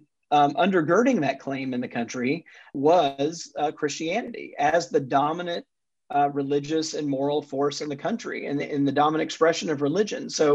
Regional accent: Jackson, Mississippi, United States; in my home state of Mississippi, so I grew up as a Southern Baptist in Jackson, Mississippi, for the most part.

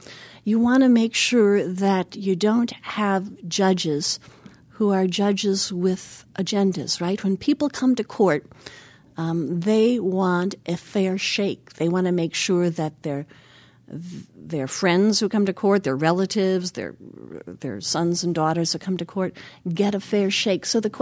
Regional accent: Richland Center, Wisconsin, United States; I grew up in Richland Center

